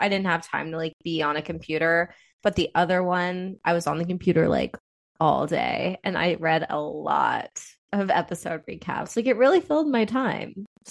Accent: Virginia Beach, Virginia, United States; Yeah, and I'm from Virginia Beach

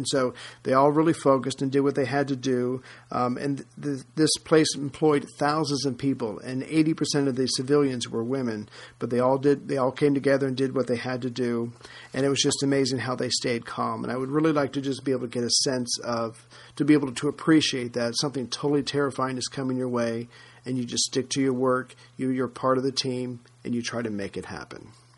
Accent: United States; especially being an American

